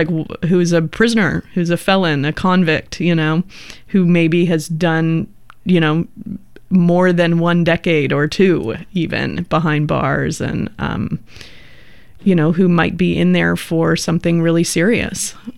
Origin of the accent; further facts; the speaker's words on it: San Francisco, California, United States; I grew up in San Francisco and I was an urban youth and I listened to hip hop